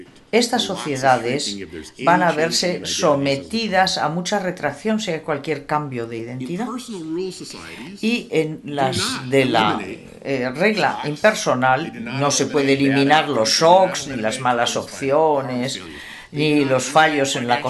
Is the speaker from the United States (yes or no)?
yes; United States; Yo crecí en los Estados Unidos y es difícil para mí imaginar encontrarme en un sitio como Siria.